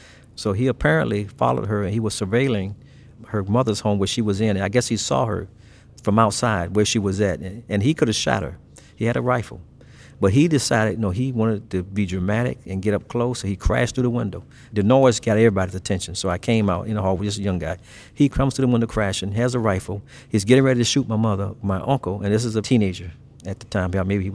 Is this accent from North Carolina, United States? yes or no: yes; North Carolina, United States; also born or lived in New York; I was born in New York. My father was killed violently. And so my mother got us out. I was maybe four. And we moved to North Carolina, which is that's where I actually grew up as a child.